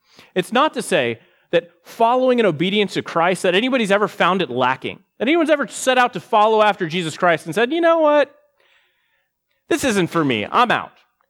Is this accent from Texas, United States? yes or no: yes; Texas, United States; I'm a Texan. We're all about autonomous freedom back where I come from.